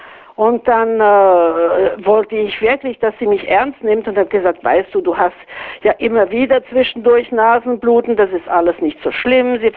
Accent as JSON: {"language": "German", "region": "Auvergne-Rhône-Alpes", "country": "France", "tie": "born or raised there", "moved": "yes", "said": "ich bin in Frankreich aufgewachsen, in der Nähe von Lyon, also die zweitgrößte Stadt von Frankreich, und in einer Familie mit 4 anderen Geschwistern."}